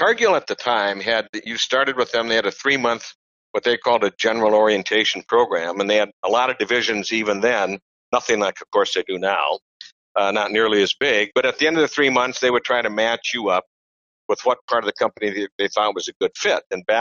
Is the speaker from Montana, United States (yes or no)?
no; Jamestown, North Dakota, United States; Well, I grew up in Jamestown, North Dakota, a relatively small town 100 miles west of Fargo, right on Interstate 94.